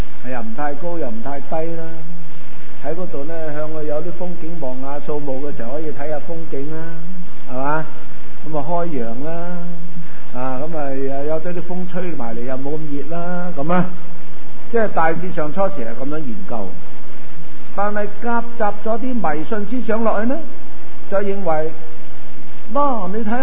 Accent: China; 但係我哋中國人咧拜祖先咧，佢叫咩名又唔知，佢做緊乜都唔知

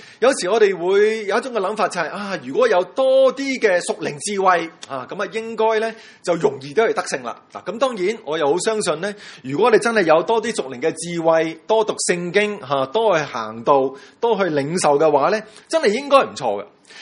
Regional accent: Hong Kong; 如果用我们香港人的说话叫做心花怒放的

